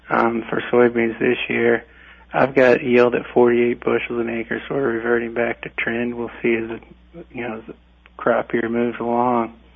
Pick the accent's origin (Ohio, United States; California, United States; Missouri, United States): Missouri, United States; I did my PhD at Purdue. I grew up in Missouri. I'm happy to be here.